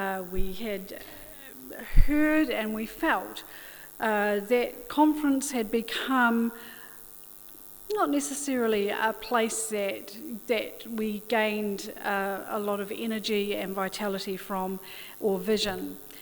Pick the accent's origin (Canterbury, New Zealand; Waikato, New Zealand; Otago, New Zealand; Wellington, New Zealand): Canterbury, New Zealand; Christchurch; I'm originally from Christchurch. I'm a descendant of one of the one of the first four ships into Lyttelton Harbour in 1850. And I grew up in Papanui